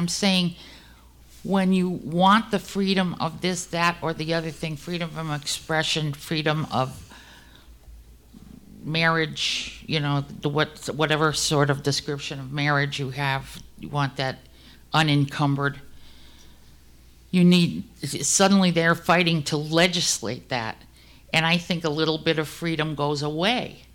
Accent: Massachusetts, United States; from Massachusetts, and I'm a woman.

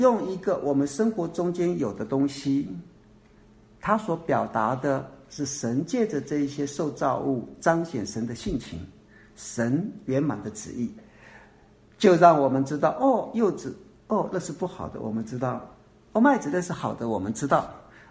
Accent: Taiwan; 我说我不是，我从台湾来的。所以我对台湾的认识是我长大的地方，我对它是认识的。

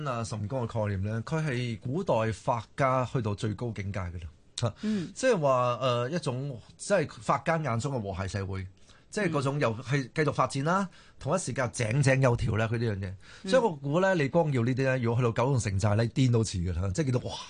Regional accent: Singapore; 就要所有人都知道我哋新加坡人

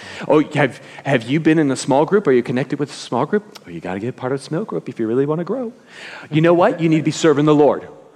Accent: California, United States; Yes, I know. I am from California.

